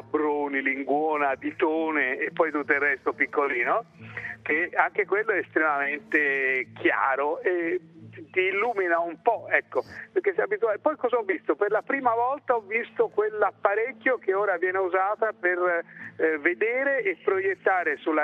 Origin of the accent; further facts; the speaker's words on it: Florence, Tuscany, Italy; No, io sai, sono fiorentino.